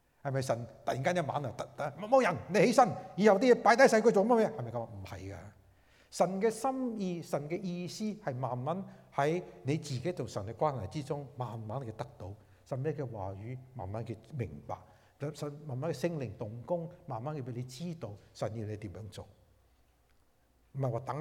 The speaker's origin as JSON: {"language": "Chinese", "country": "China", "said": "因为悟性这个字呢，我们中国人听上比较明白一点"}